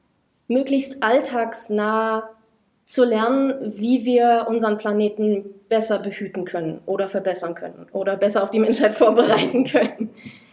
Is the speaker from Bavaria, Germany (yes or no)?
no; Magdeburg, Saxony-Anhalt, Germany; Ich komme aus Magdeburg und ich bin in Magdeburg geblieben.